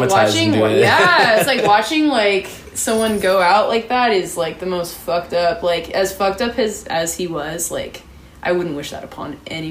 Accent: Santa Clarita, California, United States; cause I grew up in Santa Clarita

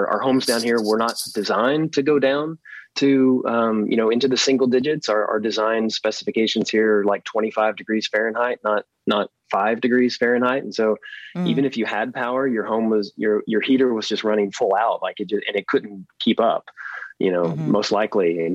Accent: Nacogdoches, Texas, United States; I know that in my hometown of Nacogdoches in East Texas, like the power outages actually took out the water treatment plant, burned up some motors.

